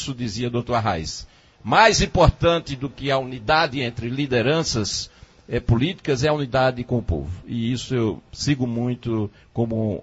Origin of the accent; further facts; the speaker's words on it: Carnaíba, Pernambuco, Brazil; O meu grande sonho era ser prefeito da minha terra. Fui prefeito por dois mandatos, sendo reeleito com 81% dos votos válidos na minha reeleição, tá certo? Isso nunca tinha ocorrido na história política de Carnaíba.